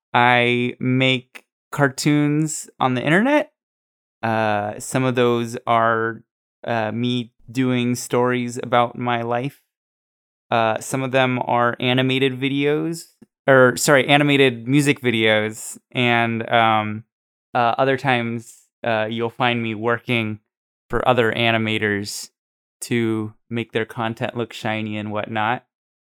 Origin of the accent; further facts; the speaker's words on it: Washington, United States; born there; I was born in Washington State in America.